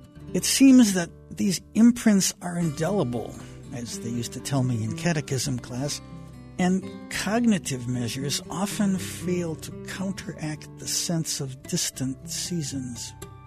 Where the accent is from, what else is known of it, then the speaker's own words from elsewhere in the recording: Wisconsin, United States; When I was a boy growing up in Wisconsin, the land gave up very little before Easter.